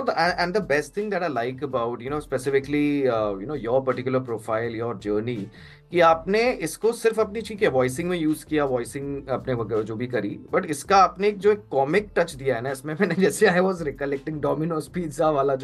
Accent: Delhi, India; moved away; अरे नहीं नहीं कोई नहीं कोई नहीं, हम दिल्ली वाले हैं, अभी अब दिल्ली से यहाँ पे आ गए.

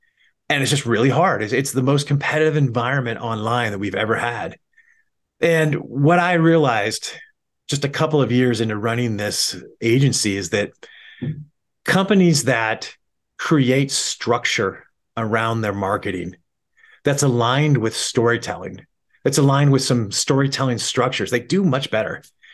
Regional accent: Montana, United States; I grew up shooting. I'm from Montana. I grew up here.

